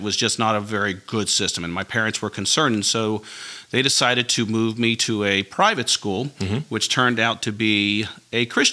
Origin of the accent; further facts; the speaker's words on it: Norfolk, Virginia, United States; moved away as an adult; So I grew up in Norfolk, Virginia, but then I joined the Air Force, and Uncle Sam took me all over the world, eventually bringing me here to North Dakota.